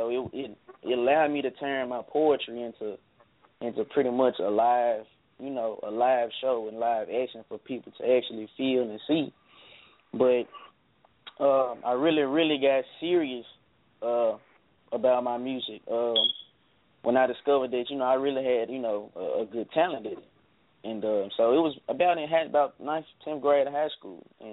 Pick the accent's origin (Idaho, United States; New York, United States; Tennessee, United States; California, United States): Tennessee, United States; Memphis; being that I am from Memphis, and also shout out to my city, man.